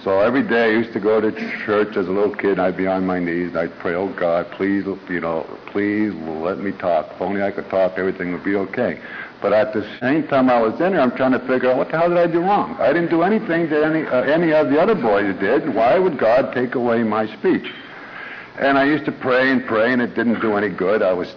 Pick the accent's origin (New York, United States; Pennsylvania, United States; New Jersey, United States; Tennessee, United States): Pennsylvania, United States; Erie; born there; I was the oldest of three, and I was born in Erie, Pennsylvania.